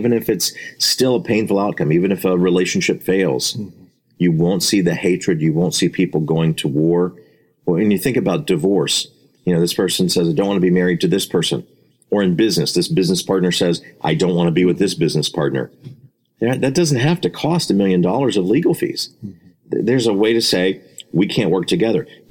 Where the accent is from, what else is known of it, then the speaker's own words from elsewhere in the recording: Orlando, Florida, United States; Orlando, Central Florida, my hometown, you never had to pay attention to your surroundings.